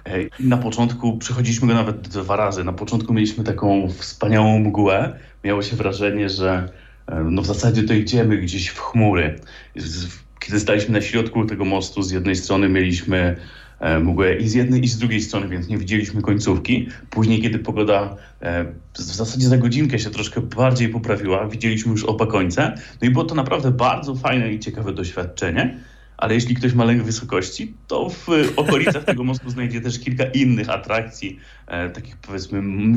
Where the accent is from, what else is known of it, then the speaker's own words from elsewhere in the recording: Kielce, Świętokrzyskie Voivodeship, Poland; ktoś jest z Krakowa, czy tak jak ja z Kielc